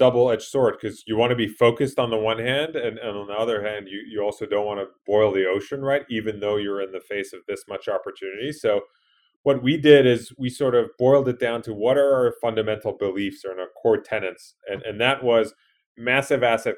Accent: England, United Kingdom; moved away as an adult; now in United States; So you can't tell from my accent. My wife reminds me that I don't look or sound like James Bond, but I grew up in England, so I have that in common with him. But I came to the U.S. in college many moons ago

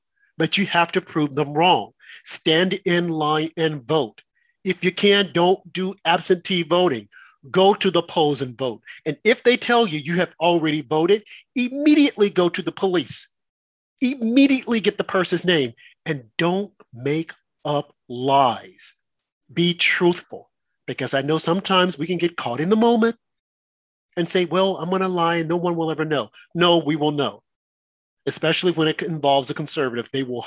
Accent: United States; I'm an American. Born and bred an American.

